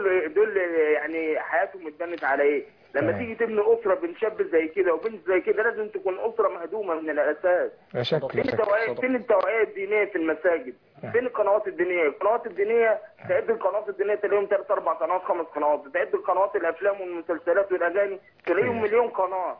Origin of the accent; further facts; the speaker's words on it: Cairo, Cairo Governorate, Egypt; من القاهرة.